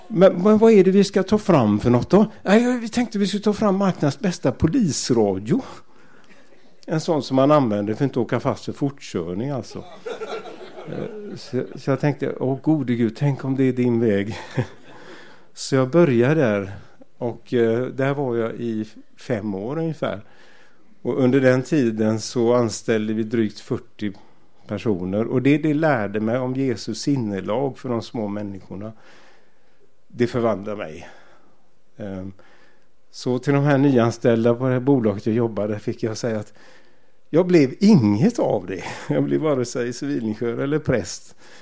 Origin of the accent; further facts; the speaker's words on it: Gothenburg, Västra Götaland County, Sweden; för mig som är född och uppvuxen i Göteborg